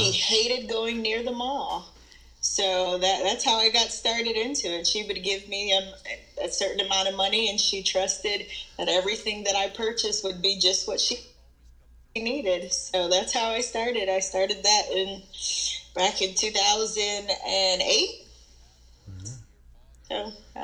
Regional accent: Monrovia, Montserrado, Liberia; now in United States; I'm from Monrovia, Liberia.

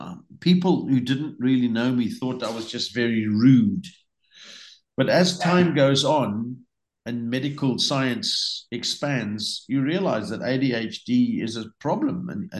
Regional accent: South Africa; How's it? I'm from South Africa. Fear not. Just give me your wallet.

